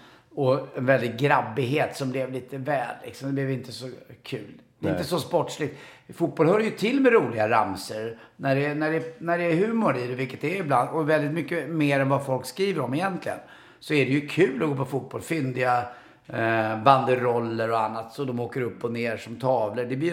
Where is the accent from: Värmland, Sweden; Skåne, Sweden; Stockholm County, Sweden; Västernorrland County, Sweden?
Stockholm County, Sweden; Stockholm; Vi är uppväxt på Karlavägen på Östermalm.